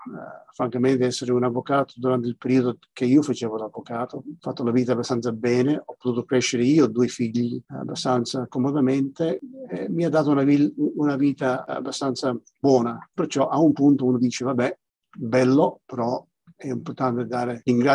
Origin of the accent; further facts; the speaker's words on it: Australia; un anno e mezzo dopo sono nato io, 4 anni e mezzo dopo di quello la mia sorella più piccola, perciò siamo stati cresciuti qui in Australia.